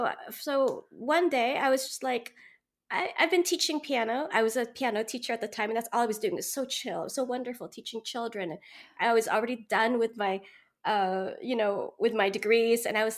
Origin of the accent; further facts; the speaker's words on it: Philippines; And I go, I'm Filipino. I mean, Filipinos tend to pick up languages and music very easily. Like, we're just like known for that.